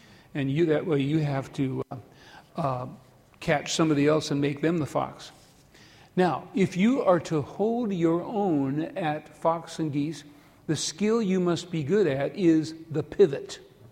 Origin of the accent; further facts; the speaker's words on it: Redfield, South Dakota, United States; Aberdeen is where I went to college. It's 40 miles north of my hometown of Redfield.